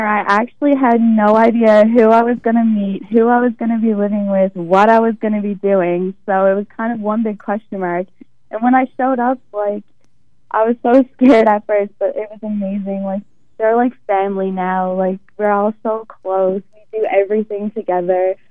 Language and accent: English; St. John's, Newfoundland and Labrador, Canada; I'm actually from St. John's, Newfoundland, and this is my first placement. I came here about 3 weeks ago.